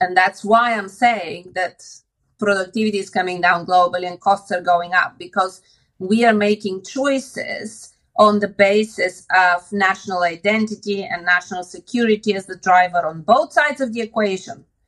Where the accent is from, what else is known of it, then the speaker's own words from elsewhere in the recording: Bulgaria; And bear in mind that I grew up in communism. I was born in Bulgaria when it was communist.